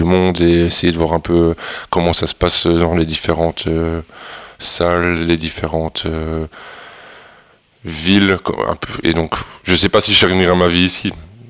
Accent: Wallonia, Belgium; also born or lived in Liège; je suis né à Raucourt, donc ça on peut appeler vrai Liégeois. Mais voilà, mes parents ont déménagé dans le sud de Luxembourg, du côté d'Arlon. Donc aux trois frontières, France, Luxembourg, Belgique, donc j'ai un peu vivoté dans ces eaux-là.

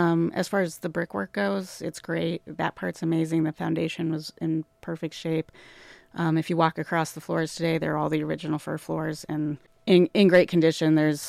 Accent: Fort Collins, Colorado, United States; moved away as an adult; also born or lived in Columbus, Ohio; I grew up in Fort Collins, Colorado, in a historic neighborhood in a historic house, and kind of developed a love for historic housing from both of my parents.

